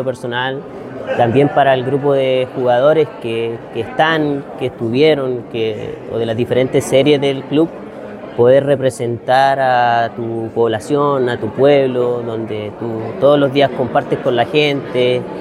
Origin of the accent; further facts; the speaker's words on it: Paipote, Atacama, Chile; todos los que somos de Paipote poder representar y ver al equipo de nuestra población